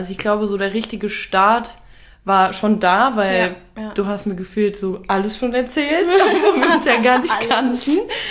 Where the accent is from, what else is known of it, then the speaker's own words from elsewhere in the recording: Eifel, Germany; bis dann plötzlich die Eifel kam, verfolgt. Und ich dachte mir so, ey, was macht ihr hier in meiner Heimat?